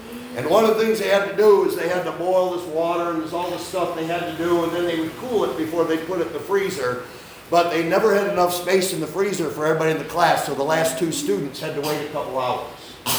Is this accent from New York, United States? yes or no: yes; Machias, New York, United States; I grew up in Machias, New York. I grew up over the next county.